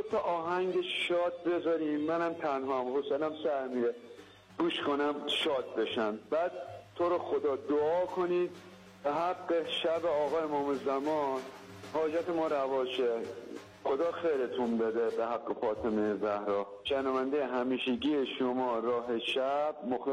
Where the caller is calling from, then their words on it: Karaj, Alborz, Iran; من جانباز شیمیای اعصاب روان … از کرج هستم.